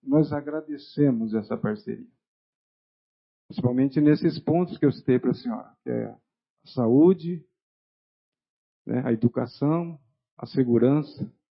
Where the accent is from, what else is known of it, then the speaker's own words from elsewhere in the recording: Oscar Bressane, São Paulo, Brazil; born there; now in Garça, Brazil; Porque eu nasci em Oscar Bressane e eu não sou cidadão garcense, né? Apesar de estar aqui desde 85